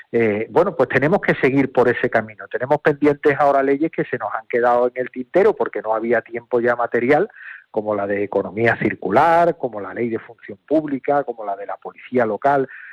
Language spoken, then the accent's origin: Spanish; Andalusia, Spain; los andaluces y el resto de españoles no tenemos un pelo de tonto